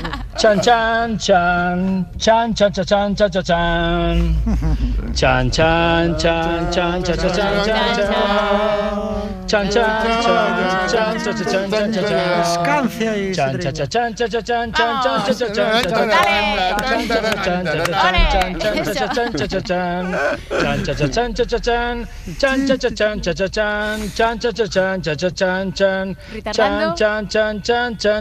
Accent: Quintueles, Asturias, Spain; soy de Quintueles, Asturias.

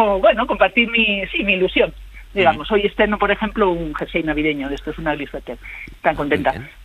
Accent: Madrid, Community of Madrid, Spain; de Madrid y la conozco, la sigo

